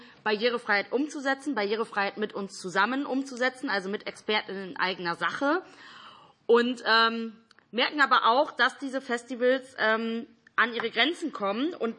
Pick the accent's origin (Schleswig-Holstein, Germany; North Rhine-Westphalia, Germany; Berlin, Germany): North Rhine-Westphalia, Germany; Cologne; Und ich komme aus Köln